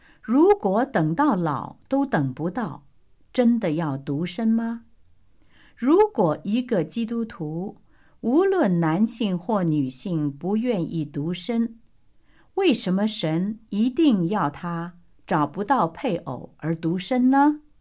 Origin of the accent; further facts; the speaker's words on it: China; moved away; 因为我呢是从小在国内出生的哈，可是离开祖国很久了，好几十年了，所以我不知道是不是这样。